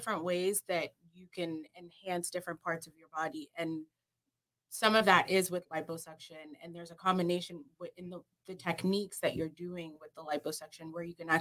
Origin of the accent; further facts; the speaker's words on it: Nigeria; But I'm Nigerian, lived in Nigeria for a little bit. I still have a lot of family there.